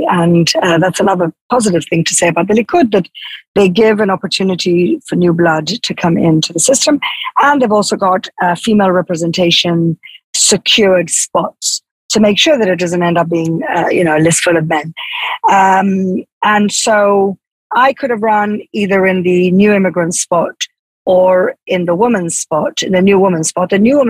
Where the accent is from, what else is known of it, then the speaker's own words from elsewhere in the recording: Gibraltar; now in Israel; I'm an immigrant from Gibraltar. Gibraltar is a little British protectorate in southern Spain. I come from a political background. My father was a politician in Gibraltar.